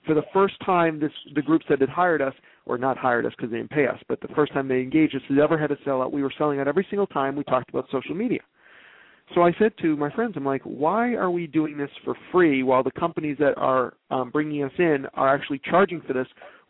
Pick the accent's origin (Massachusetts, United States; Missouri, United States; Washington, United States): Massachusetts, United States; now in Maine, United States; I love Maine. I didn't grow up here. I grew up outside of Boston. But I've moved here. I will never move again. I love Maine.